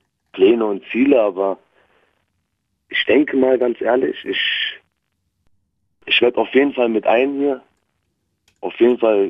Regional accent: Berlin, Germany; Ich bin in Berlin groß geworden und halt nicht so gute Verhältnisse, weißt du?

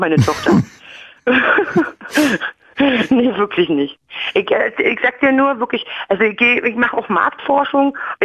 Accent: East Germany, Germany; ich komme aus dem Osten und bin stolz darauf, damals schon lustig.

